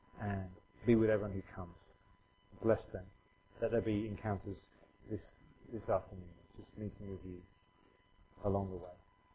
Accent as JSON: {"language": "English", "region": "England", "country": "United Kingdom", "said": "Being English, I thought I'll get out of the way."}